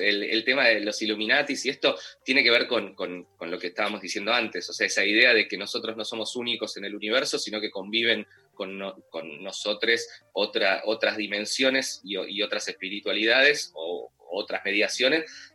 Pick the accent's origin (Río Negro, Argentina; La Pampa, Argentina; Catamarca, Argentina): Río Negro, Argentina; Bariloche; soy de Bariloche, además.